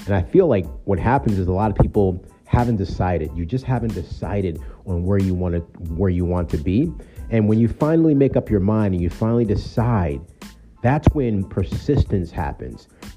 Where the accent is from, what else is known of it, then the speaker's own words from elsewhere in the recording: New York, United States; number one, I'm in New York. I'm from New York.